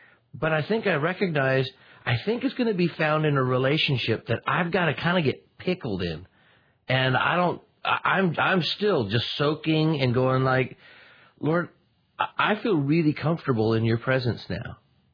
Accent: Scotland, United Kingdom; I'm Scottish.

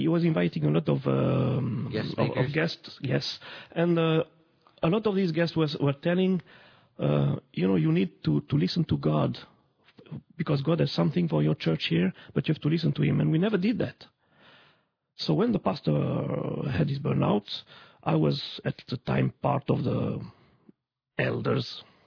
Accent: Romandy, Switzerland; English is a second language; As you can hear, I'm sure I'm come from the French-speaking part of Switzerland

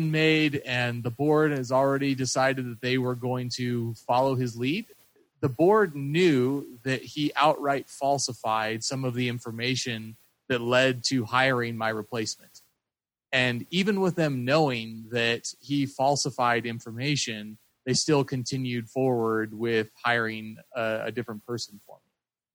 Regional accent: Wyoming, United States; from Wyoming.

